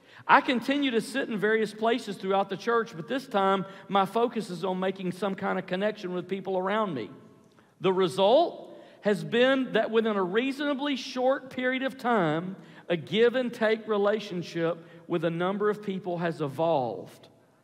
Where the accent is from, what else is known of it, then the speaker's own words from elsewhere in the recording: United States; It's the product of my upbringing, and I guess, based on your sermon today, being an American.